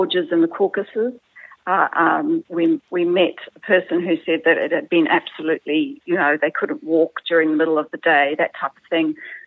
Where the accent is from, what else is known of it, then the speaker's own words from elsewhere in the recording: South Africa; born there; I was born in South Africa